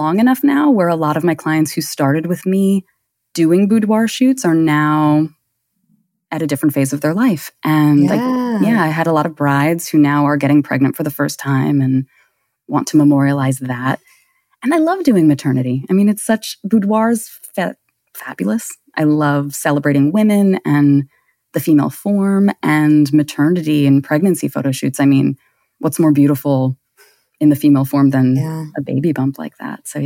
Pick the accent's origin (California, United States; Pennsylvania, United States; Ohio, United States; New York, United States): New York, United States; Brooklyn; So I am in Brooklyn, New York. I am born and bred here.